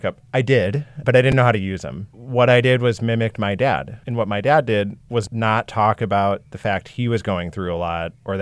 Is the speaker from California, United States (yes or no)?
no; Minneapolis, Minnesota, United States; I grew up in Minneapolis. I'm 35 years old, trying to get better, trying to recover.